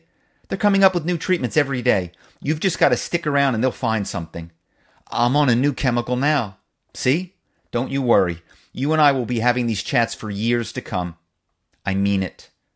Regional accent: Philadelphia, Pennsylvania, United States; accent: Philly; "How you doing?" I ask, my Philly accent like a fist tapping at the window.

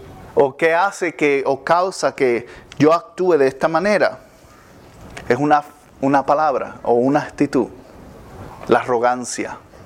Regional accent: Puerto Rico; En Puerto Rico, en mi país, decían mucho, el que no escucha consejo no llega viejo.

